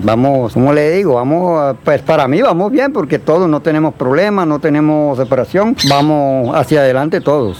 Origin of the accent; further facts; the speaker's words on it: Alto Rosario, Bolívar, Colombia; moved away as an adult; now in Ayapel, Colombia; Vengo desplazado del sur de Bolívar, del Alto Rosario. Fui desplazado por la violencia porque lo hicieron desocupar, los pusieron 2 días para que desocupáramos. Perdimos finca, perdimos todo lo que teníamos. Y ahí me vine para aquí, para Ayapel, a morirme de hambre porque soy campesino.